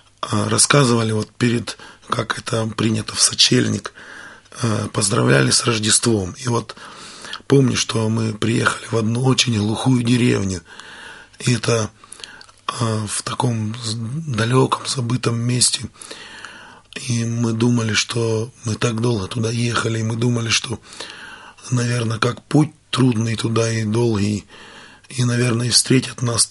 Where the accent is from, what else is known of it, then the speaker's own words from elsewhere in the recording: Snizhne, Donetsk Oblast, Ukraine; now in Moscow, Russia; Мы выросли в Донецкой области, в Снежном, город Снежной.